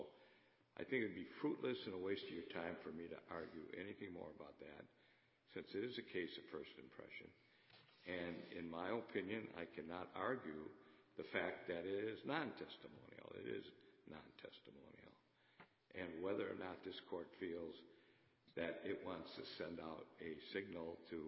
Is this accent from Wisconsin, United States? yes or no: yes; Milwaukee, Wisconsin, United States; I'm an attorney from Milwaukee, Wisconsin, representing the interests of Mr. Brent Novy.